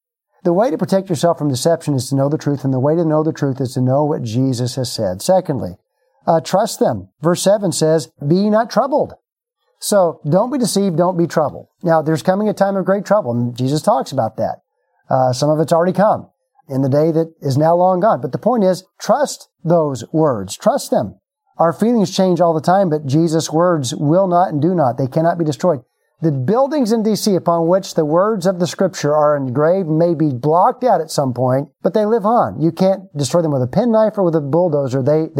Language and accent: English; United States; I am very thankful as an American living in 2020 for the stability I know and enjoy right now.